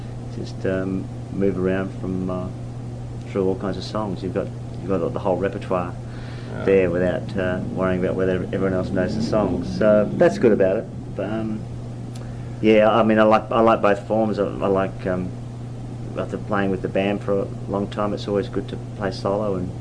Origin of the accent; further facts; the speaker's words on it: Adelaide, South Australia, Australia; I was going to folk clubs in my hometown of Adelaide in 74, so that music was around.